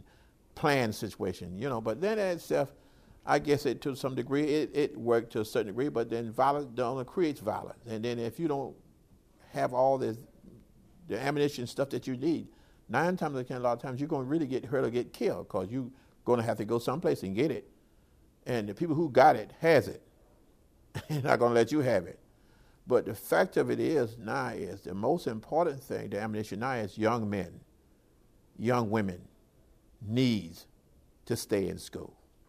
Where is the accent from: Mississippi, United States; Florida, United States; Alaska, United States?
Florida, United States; Fort Myers; now in Miami, United States; 1943. We came from Fort Myers, Florida. I went to school for a while at Dunbar High School in Fort Myers.